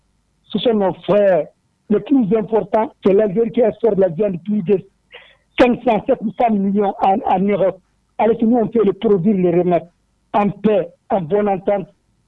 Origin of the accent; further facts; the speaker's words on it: Mali; Nous sommes des humains, nous sommes des Maliens de souche.